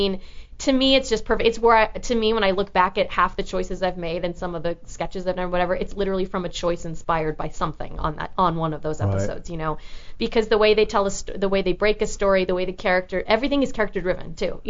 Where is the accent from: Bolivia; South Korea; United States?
United States; California; I'm from Orange County. My high school drama teacher, you know.